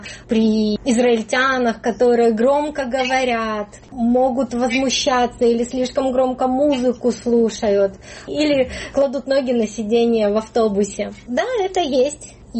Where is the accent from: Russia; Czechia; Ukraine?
Ukraine; now in Israel; Я из Украины